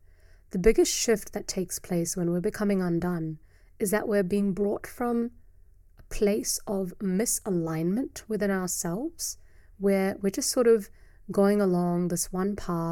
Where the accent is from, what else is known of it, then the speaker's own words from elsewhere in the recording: New Zealand; also born or lived in India; So I'm an Indian-born Kiwi woman residing in Aotearoa, New Zealand. And on this day that I'm recording this episode, I'm 32 years of age.